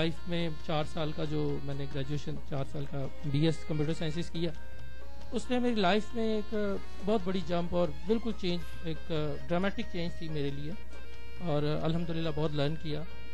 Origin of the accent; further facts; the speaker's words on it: Lahore, Punjab, Pakistan; میرا تعلق جو ہے وہ میرا تعلق لاہور سے ہے، ایک مڈل کلاس فیملی سے میں تعلق رکھتا ہوں. اور میری جو سکولنگ اور سکولنگ سے لے کر جو گریجویشن تک میری جو تعلیم ہے وہ سب کی سب لاہور سے ہے.